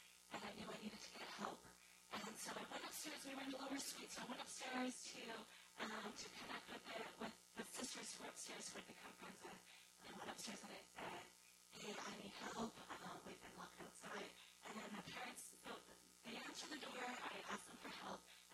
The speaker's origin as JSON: {"language": "English", "country": "Japan", "tie": "born or raised there", "lives_now": "Canada", "said": "I was born in Japan and came to Canada at a young age."}